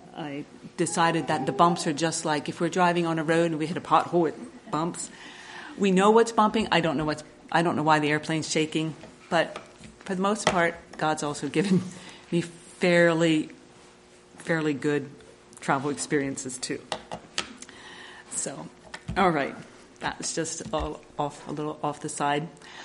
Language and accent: English; Lititz, Pennsylvania, United States; I am from Pennsylvania, and I don't know any of you. I don't know how many of you are familiar with Pennsylvania, so we are from the ever-popular Lancaster County, Lititz to be specific